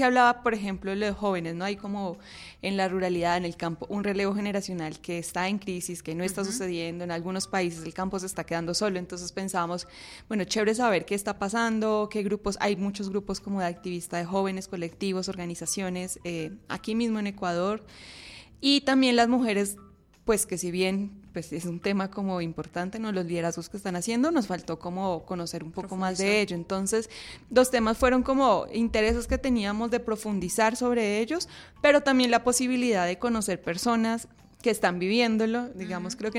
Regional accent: Colombia; estoy yo que soy de Colombia

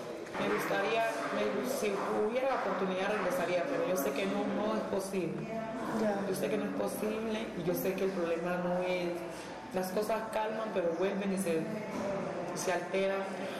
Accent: Colombia; Y que en el hablar de uno, de todos modos, cualquiera se da cuenta que uno es colombiano.

